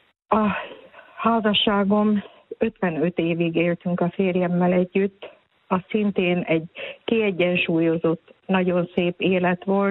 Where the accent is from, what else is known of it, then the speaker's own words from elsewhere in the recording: Slovakia; annak ellenére, ugye, hogy felvidéken élünk. De igen. Hát szívbéli magyarok vagyunk